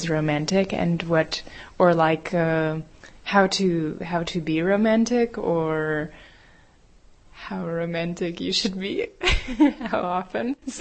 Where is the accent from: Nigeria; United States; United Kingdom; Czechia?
Czechia; Prague; English is a second language; also born or lived in Paris, France; For example, what I try to do now in Prague, in my hometown, is to like be nice with the people in the shop